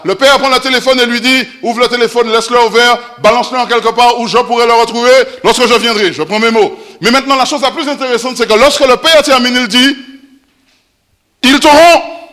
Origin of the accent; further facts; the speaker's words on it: Martinique; ou on dit boutique hein, chez moi en Martinique